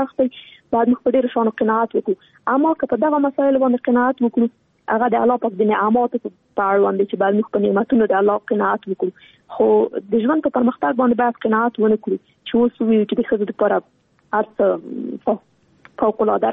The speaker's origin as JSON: {"language": "Pashto", "country": "Afghanistan", "tie": "born or raised there", "said": "نن ورځ موږ څومره کلونه کېږي چې په افغانستان کې جګړه روانه ده زه خو شخصا په جګړه کې پیدا شوی یم دا په جګړه کې رالویا شولم"}